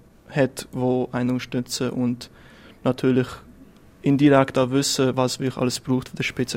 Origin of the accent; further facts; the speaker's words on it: Switzerland; Ich bin natürlich in der Schweiz aufgewachsen und in der Schweiz bin ich unterstützt worden. Ich habe hier meine Schule gemacht, ich habe meinen Tag-Kulturkreis in der Schweiz integriert